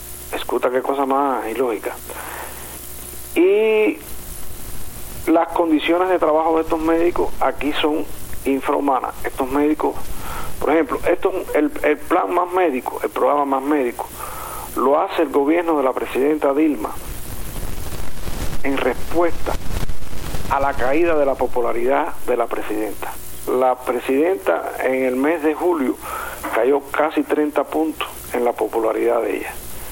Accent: Cuba; moved away; Yo salí de Cuba hace más de 10 años y yo sé que la formación en Cuba

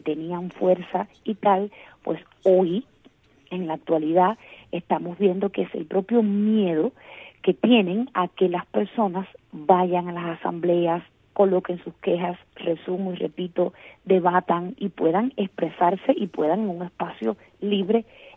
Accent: Cuba; y también como cubana dentro de Cuba

